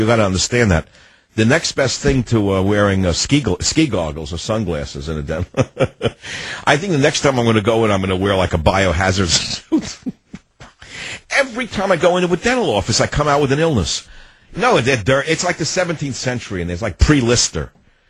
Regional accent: Queens, New York, United States; I grew up in Queens.

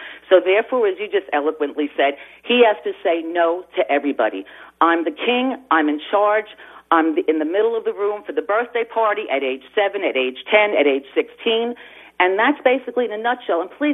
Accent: Flushing, New York, United States; And, in fact, I happen to be a Queens girl as well. I grew up in Flushing.

